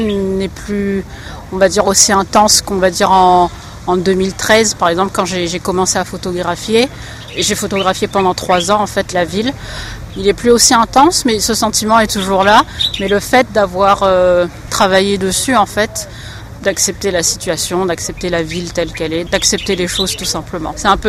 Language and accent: French; Madagascar; also born or lived in France; now in Dakar, Senegal; Alors effectivement, j'ai grandi à Madagascar. J'ai fait mes études supérieures en France.